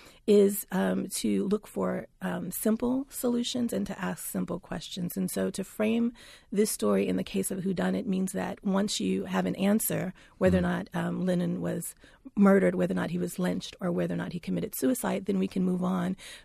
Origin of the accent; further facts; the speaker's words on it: Mississippi, United States; There was the hanging of Otis Byrd in my home state of Mississippi in 2015